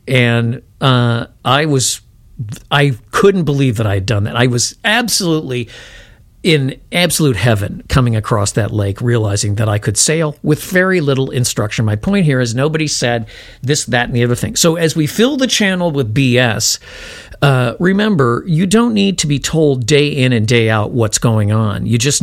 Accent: Chicago, Illinois, United States; And, you know, I was from Chicago. I was a really little kid

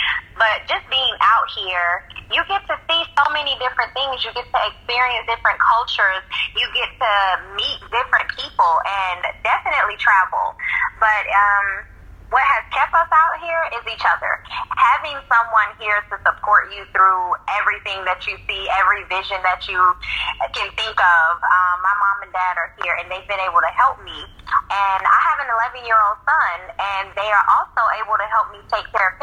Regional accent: Augusta, Georgia, United States; now in Kuwait; I am originally from Augusta, Georgia, Georgia Beach, and I'm currently living in Kuwait.

